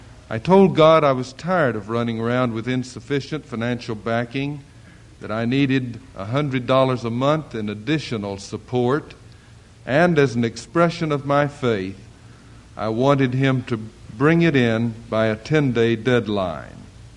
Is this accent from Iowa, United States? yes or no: no; Shawnee, Oklahoma, United States; some folks who just happened to grow up within 30 miles of my hometown, Earlsboro and Shawnee, of all places.